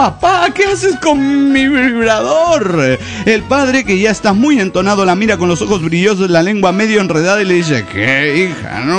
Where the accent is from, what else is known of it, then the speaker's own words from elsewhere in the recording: Juliaca, Puno, Peru; de Juliaca, Perú.